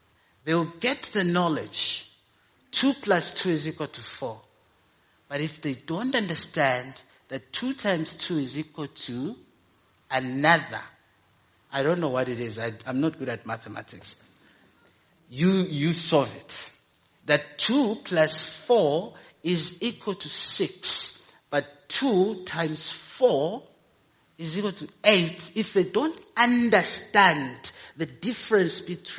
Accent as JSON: {"language": "English", "country": "Malawi", "second_language": "English", "said": "I'm from Malawi, but my complexion, people say I'm a Zulu."}